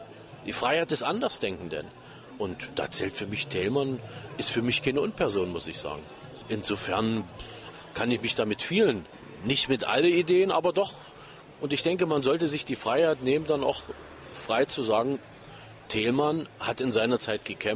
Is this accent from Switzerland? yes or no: no; East Germany, Germany; ich bin in der DDR aufgewachsen und da stehe ich dazu.